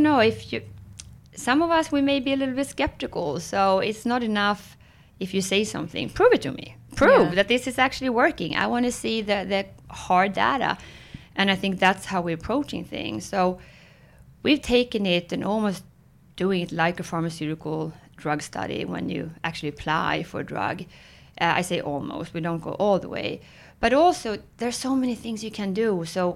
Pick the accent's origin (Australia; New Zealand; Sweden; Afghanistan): Sweden; also born or lived in France / Spain; now in Dallas, United States; So I speak Swenglish, which is a combination of Swedish and English, and born and raised in Sweden, but have lived abroad in multiple countries, France, Spain, US, and now I've been in Dallas for the last 6 years.